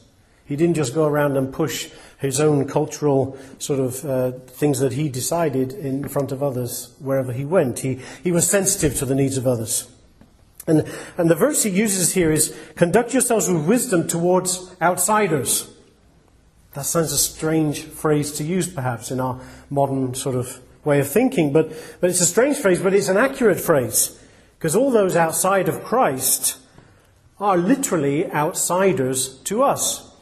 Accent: England, United Kingdom; And certainly as English people, we can often have a very sort of imperialistic, colonial sort of mentality.

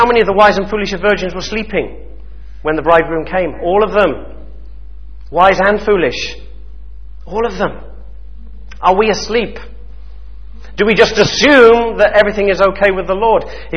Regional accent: England, United Kingdom; Now, we as English people are not usually very wholehearted people.

